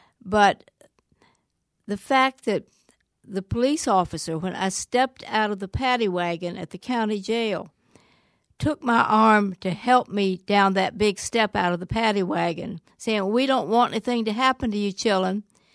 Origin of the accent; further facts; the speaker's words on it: Oconee, Georgia, United States; I'm a Southerner, came when I was 10 years old and snuck off with my playmate down in Oconee, Georgia, not that fancy resort. This is an old company logging town.